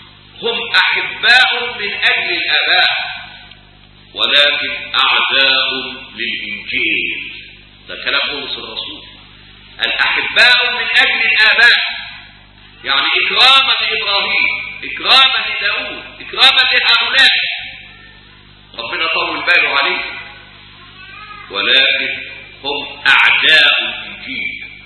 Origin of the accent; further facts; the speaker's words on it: Egypt; احنا مصريين، ما احناش من الأمة اليهودية، احنا من الأمم غير اليهودية